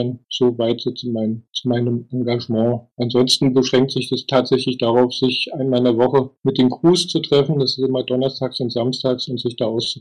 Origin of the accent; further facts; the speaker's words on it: Berlin, Germany; Ich komme aus Berlin, bin Jahrgang 69, sozialisiert worden in West-Berlin.